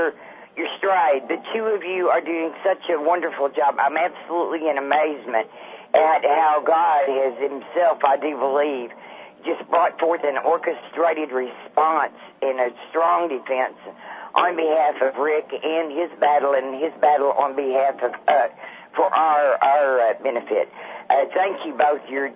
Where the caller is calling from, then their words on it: Arkansas, United States; Good afternoon, Don. … in Arkansas.